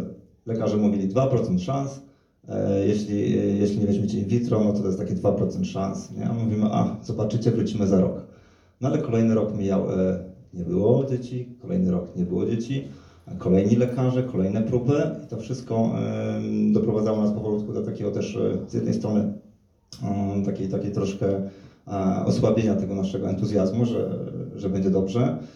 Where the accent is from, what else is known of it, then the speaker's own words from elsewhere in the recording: Warsaw, Masovian Voivodeship, Poland; Natomiast ja osobiście pochodzę z Warszawy